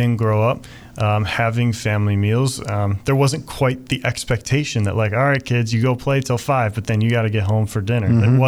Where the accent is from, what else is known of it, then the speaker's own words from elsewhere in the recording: Euclid, Ohio, United States; also born or lived in Cuyahoga Heights; Yeah, so my family grew up on the east side of Cleveland. So originally from Euclid, Ohio, St. Christine's was our home parish